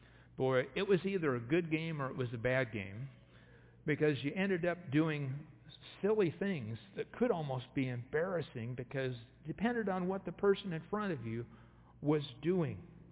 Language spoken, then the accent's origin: English; Eugene, Oregon, United States; downtown Eugene, where I grew up here in Santa Clara area